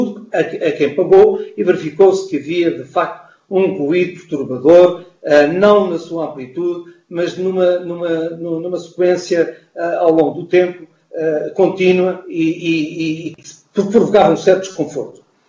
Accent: Portugal; e que também preocupa a nós e que nós como portugueses devemos preocupar

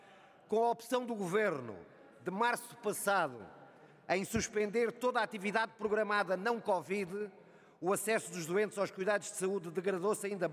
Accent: Portugal

